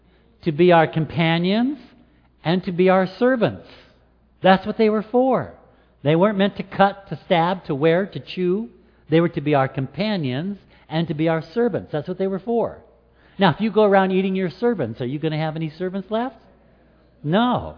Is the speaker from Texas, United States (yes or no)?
no; Alaska, United States; I said, no, I grew up in Alaska. We have king crab, but we don't have lobster.